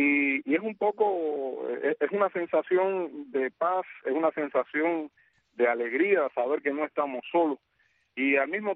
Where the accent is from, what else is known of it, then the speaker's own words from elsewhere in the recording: Cuba; born there; Yo soy ciudadano cubano de nacimiento.